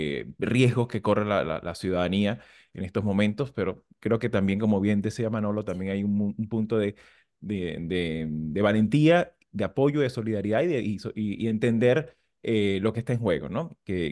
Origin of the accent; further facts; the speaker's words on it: Venezuela; nosotros, siendo venezolanos desde afuera.